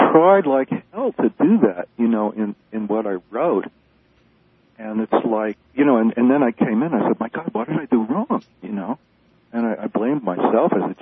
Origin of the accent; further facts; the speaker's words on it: United States; Now, they all know that I'm an American.